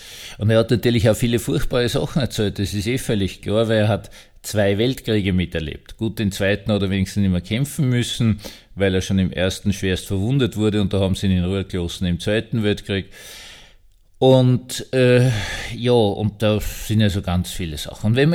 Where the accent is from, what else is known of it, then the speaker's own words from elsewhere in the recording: Vienna, Austria; Ja, ich bin Wiener, ich trinke starken Kaffee.